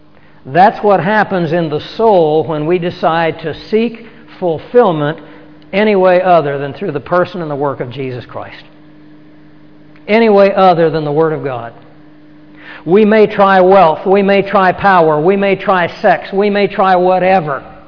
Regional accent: Kansas, United States; Where I grew up in the Flint Hills of Kansas, we had several artesian wells

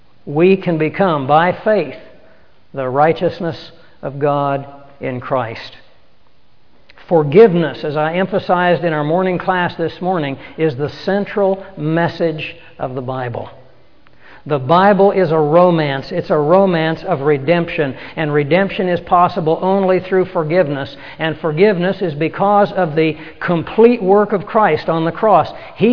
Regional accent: Kansas, United States; Where I grew up in the Flint Hills of Kansas, we had several artesian wells

